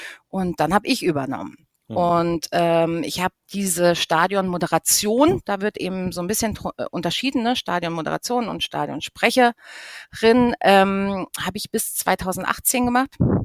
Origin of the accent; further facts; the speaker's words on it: Freiburg, Baden-Württemberg, Germany; ich bin 43 Jahre alt. Ich bin geboren, aufgewachsen und in Freiburg geblieben, weil ich diese Stadt wirklich sehr, sehr liebe und sehr verwurzelt bin.